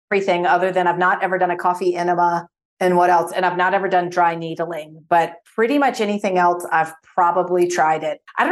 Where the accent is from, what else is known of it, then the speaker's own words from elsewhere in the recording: New Orleans, Louisiana, United States; I grew up in New Orleans, which is where, I mean, when I was drinking coffee, iced coffee.